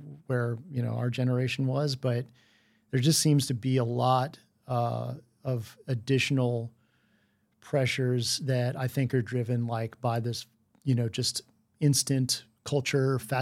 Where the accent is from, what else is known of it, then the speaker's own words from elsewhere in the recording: Texas, United States; now in Austin, United States; I'm Jewish. I grew up in East Texas, which was very difficult, for someone who, was told that they were going to go to hell constantly